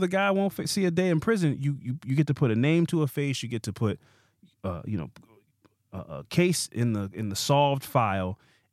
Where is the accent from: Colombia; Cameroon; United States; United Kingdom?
United States; Baltimore, Maryland; I always try to let people know I'm from Baltimore.